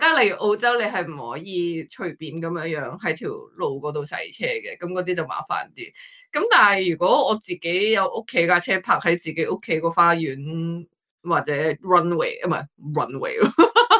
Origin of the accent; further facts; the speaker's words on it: Hong Kong; 但我哋作为香港人唔会唔知咩系士巴拿